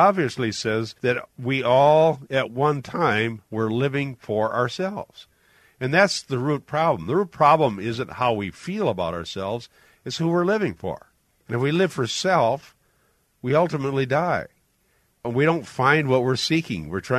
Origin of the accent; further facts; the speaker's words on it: Iowa, United States; Well, my point is, growing up in Iowa in the 50s and 60s, I never heard this word